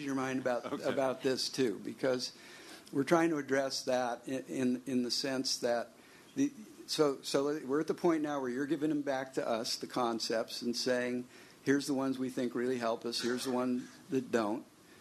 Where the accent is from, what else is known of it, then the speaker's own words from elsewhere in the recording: San Mateo, California, United States; I'm from the Bay Area. I grew up in San Mateo.